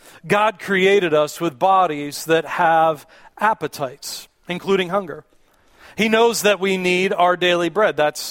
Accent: Pittsburgh, Pennsylvania, United States; because I'm from Pittsburgh, which is where Heinz originated from.

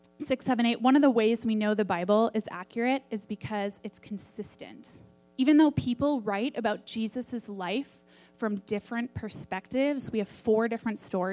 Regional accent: Minnesota, United States; Well, I grew up in Minnesota.

